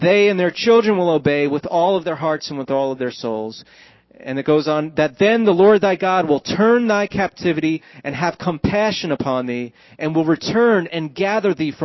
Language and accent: English; New Jersey, United States; Blessed be New Jersey. I grew up in New Jersey.